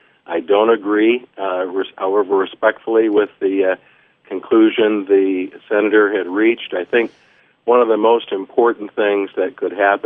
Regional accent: Kalamazoo, Michigan, United States; also born or lived in Portage; I grew up in Kalamazoo and Portage and have lived and worked in Alma and Clare and Mount Pleasant. We are a great state with a bright future.

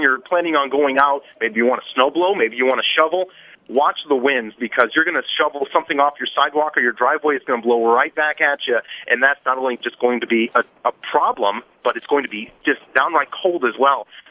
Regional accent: South Bend, Indiana, United States; also born or lived in Texas, United States; now in Michigan, United States; You know, I'm originally from Indiana, from South Bend, Indiana, where the snow is even more than what we see here in mid-Michigan. I spent 3 years in Texas

